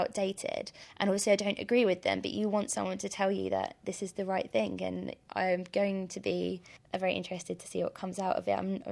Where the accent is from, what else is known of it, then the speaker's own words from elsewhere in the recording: England, United Kingdom; So growing up in England, I think it's probably more difficult than it is easy